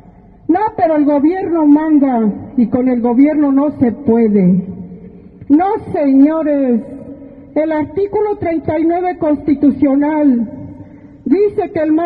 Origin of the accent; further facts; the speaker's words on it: San Andrés Calpa, Puebla, Mexico; Vengo del estado de Puebla, del municipio de San Andrés Calpa.